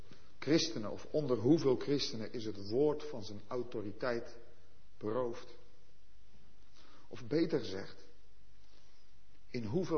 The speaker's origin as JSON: {"language": "Dutch", "country": "Netherlands", "said": "ik ben ook een Nederlander."}